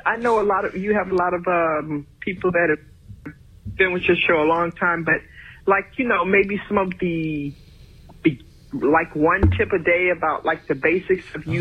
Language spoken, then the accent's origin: English; Orlando, Florida, United States; I'm from Orlando, Florida, and I love your show.